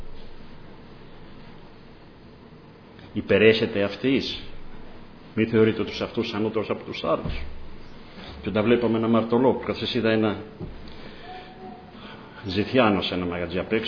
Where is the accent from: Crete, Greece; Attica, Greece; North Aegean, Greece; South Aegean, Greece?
Crete, Greece; Sfakia; Στην Κρήτη μεγάλωσα εγώ. Είμαι από τα Σφακιά, είναι ο παππούς μου.